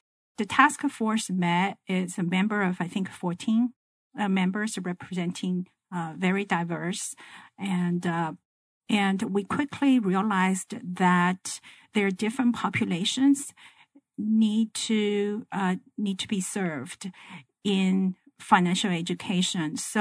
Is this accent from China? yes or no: yes; China; I grew up actually in China back in the 1960s and 70s, a very different period of time.